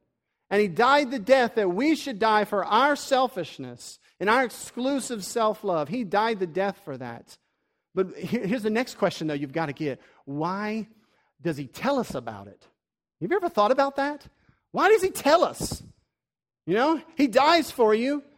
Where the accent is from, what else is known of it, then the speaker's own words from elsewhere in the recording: the South, United States; We'll call him Brother Morality because we're from the South, right?